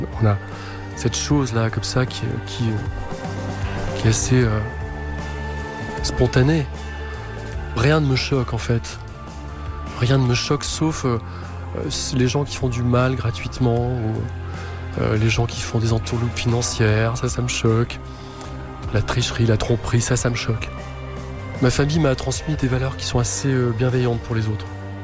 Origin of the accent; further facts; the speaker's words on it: Oran, Oran Province, Algeria; born there; Moi, je suis né à Oran.